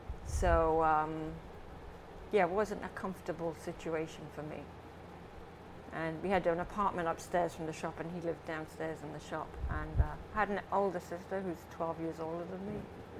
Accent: Portsmouth, South East England, United Kingdom; also born or lived in Isle of Wight; I was born in Portsmouth in England on the south coast, and I grew up there, and I spent some of my life on the Isle of Wight.

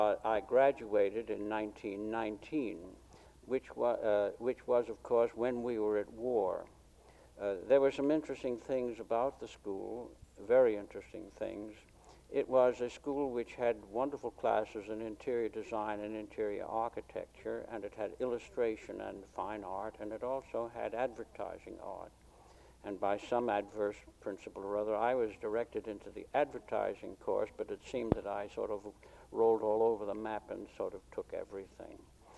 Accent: New York City, New York, United States; born there; I was born in Harlem at the time when the buildings, which are now slums, were still being built.

